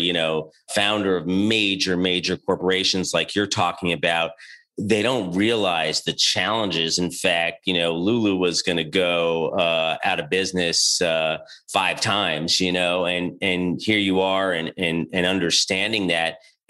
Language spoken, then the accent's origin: English; New York, United States; I'm from New York.